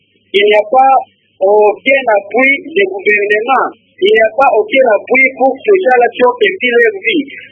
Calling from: Bukavu, South Kivu, DR Congo; Hein? J'appelle depuis la ville de Bukavu.

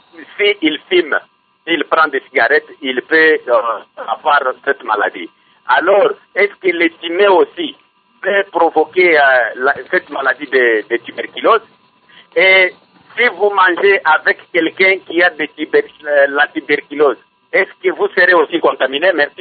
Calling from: Lubumbashi, Haut-Katanga, DR Congo; on nous a dit qu'ici chez nous à Lubumbashi

